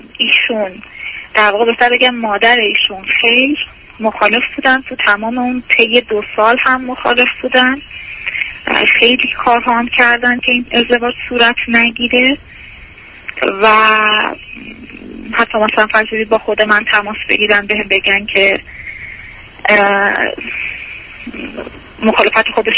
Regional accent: Isfahan, Iran; من اصفهانی هستم، ایشون هم ساکن اصفهانم، 30 سال ساکن اصفهان هستم اما اصالتا شهر دیگه ای هم مشهد.

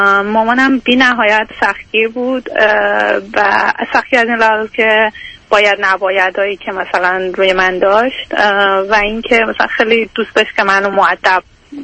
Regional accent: Iran; moved away as an adult; now in Canada; بعد از لیسانس هم که از ایران اومدم بیرون، فوق لیسانس هم و خارج از ایران خوندم، الان هم کانادا هستم به همراه خانوادم.

